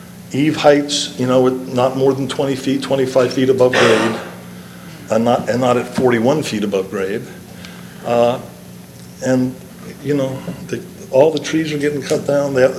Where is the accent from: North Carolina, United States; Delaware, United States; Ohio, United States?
Delaware, United States; Bethany Beach; I grew up in Bethany Beach in a 1,200 square foot cottage with one brother and two sisters.